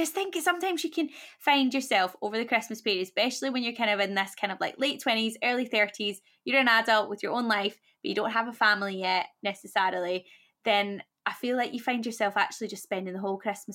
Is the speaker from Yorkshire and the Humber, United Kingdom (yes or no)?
no; Scotland, United Kingdom; now in London, United Kingdom; I'm Scottish, he's Welsh, we live in London.